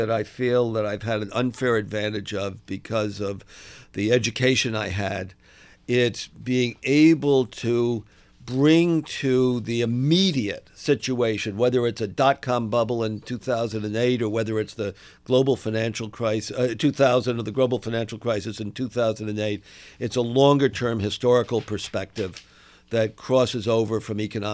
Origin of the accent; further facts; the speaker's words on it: United States; So I got involved as an American who knew something about philanthropy.